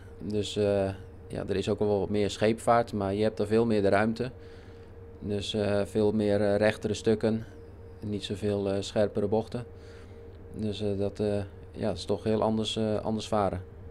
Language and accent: Dutch; Zwolle, Overijssel, Netherlands; We komen van Zwolle, dus het is gewoon lekker om hier te varen, vlakbij huis.